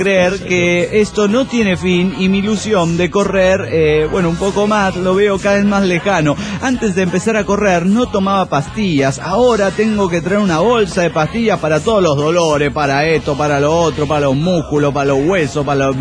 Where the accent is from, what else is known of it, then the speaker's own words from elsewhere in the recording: Caracas, Capital District, Venezuela; Soy el guardián del Ávila de Caracas, Venezuela.